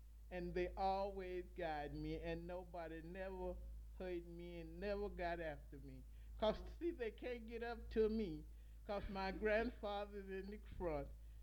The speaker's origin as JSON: {"language": "English", "town": "Madison", "region": "Georgia", "country": "United States", "tie": "born there", "said": "I was born in Madison, Georgia."}